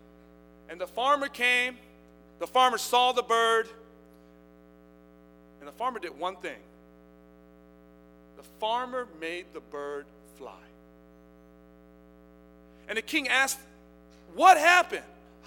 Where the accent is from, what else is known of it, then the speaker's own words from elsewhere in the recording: Sacramento, California, United States; Man, I'm from Sacramento.